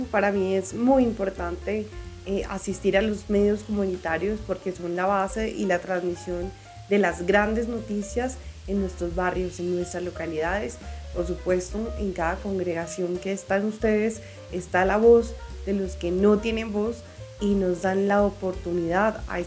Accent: Colombia; Soy gran colombiana, mucho honor

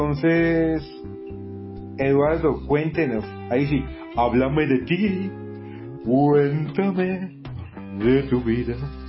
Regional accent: Colombia; como nosotros colombianos, como los mejores amantes del mundo

